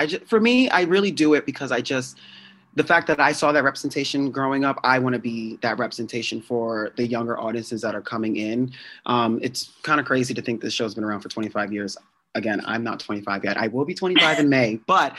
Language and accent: English; New Jersey, United States; I think, you know, growing up in Jersey, you know, my parents are so accepting of me